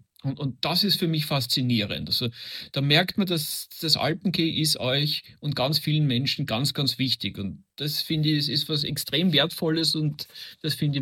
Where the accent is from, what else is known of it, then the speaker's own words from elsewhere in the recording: Vienna, Austria; now in Switzerland; Ich komme ursprünglich aus Wien, lebe aber jetzt seit 26 Jahren schon in der Schweiz.